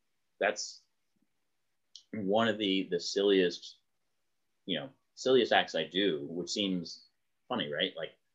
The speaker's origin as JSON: {"language": "English", "town": "Indianapolis", "region": "Indiana", "country": "United States", "tie": "born or raised there", "lives_now": "Baltimore, United States", "said": "So, being in Baltimore, there's a thing I do with a horseshoe that still makes people rumbly. But I grew up in Indianapolis"}